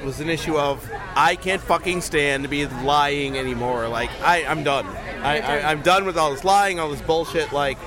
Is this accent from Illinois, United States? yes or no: yes; Wheaton, Illinois, United States; And I grew up in Wheaton, which is the church capital of the world.